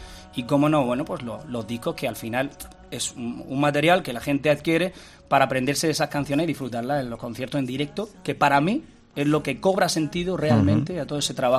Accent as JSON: {"language": "Spanish", "town": "Almería", "region": "Andalusia", "country": "Spain", "said": "Mi madre sigue viviendo ahí en la calle Granada, y he disfrutado mucho uh-huh. Almería en estos dos últimos años."}